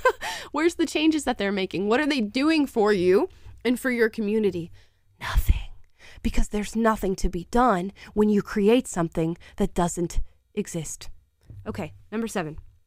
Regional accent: Louisiana, United States; I'm from Louisiana, where they still have sundown towns.

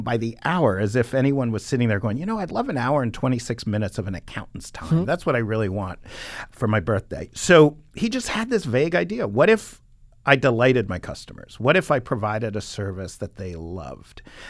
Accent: New York City, New York, United States; And growing up in West Beth and Greenwich Village, there's a ton of people like that.

